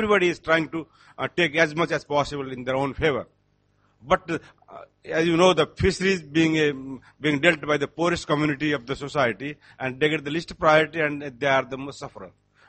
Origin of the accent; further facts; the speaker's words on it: Nepal; I am from Nepal.